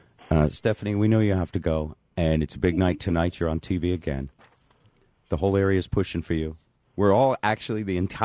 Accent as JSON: {"language": "English", "region": "New England", "country": "United States", "tie": "born or raised there", "said": "I grew up in New England, so I know that all my Pack the Cap people are very excited and happy."}